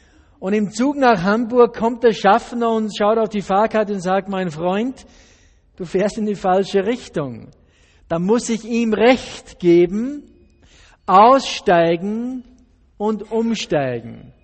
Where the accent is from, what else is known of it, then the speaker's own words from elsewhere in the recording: Austria; bei uns in Österreich ist es umgekehrt, da sind sie beleidigt, wenn ich sie sage, zumindest bei mir zu Hause.